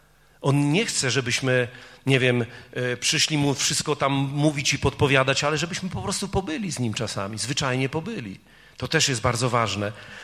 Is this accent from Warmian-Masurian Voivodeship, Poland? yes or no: yes; Warmian-Masurian Voivodeship, Poland; bo ja jestem człowiekiem z Mazur, pochodzę z północy Polski.